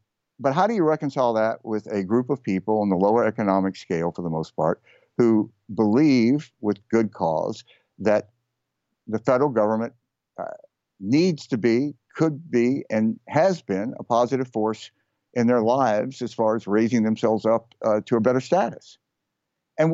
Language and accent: English; Mississippi, United States; I grew up in Mississippi when there was only really a Democratic Party.